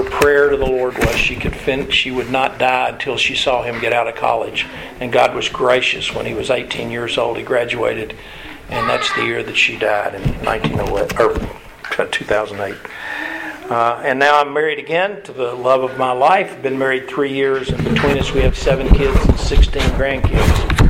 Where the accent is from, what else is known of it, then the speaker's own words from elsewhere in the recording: Kentucky, United States; And I grew up there in Kentucky on a college campus. My high school, I went to Eastern Kentucky.